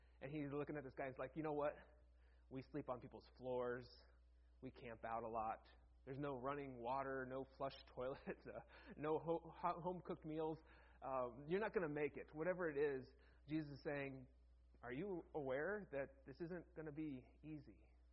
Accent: Ohio, United States; I remember growing up in Ohio and just going out, and one of the things that you do, you spend a day turning the dirt over.

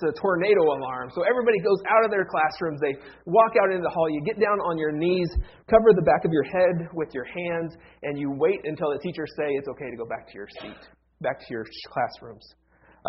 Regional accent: Ohio, United States; So growing up in Ohio, we had what we would call tornado drills in school.

